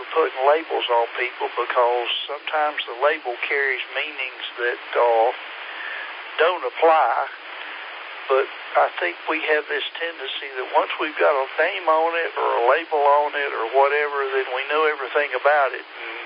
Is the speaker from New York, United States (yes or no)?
no; Statesville, North Carolina, United States; now in Asheville, United States; I grew up in Statesville. You know where that's at. And we used to call that the foothills. When I went to college in Raleigh, I was amazed at how many of the people down there thought that I came from the mountains.